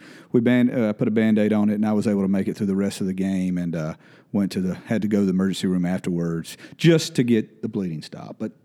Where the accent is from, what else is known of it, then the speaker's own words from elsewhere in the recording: Belton, South Carolina, United States; Oh, if anybody knows me, I'm from Belton, okay. An old BHP Bear, you know. Went to high school there, graduated there